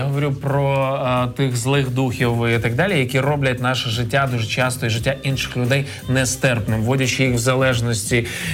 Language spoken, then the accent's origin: Ukrainian; Ivankiv, Kyiv Oblast, Ukraine; я з Іванкова.